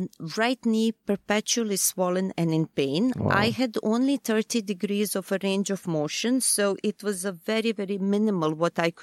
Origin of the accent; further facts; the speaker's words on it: Bosnia & Herzegovina; English is a second language; I'm from Bosnia. I was raised and grew up in Bosnia, in the country that was back then known as Yugoslavia.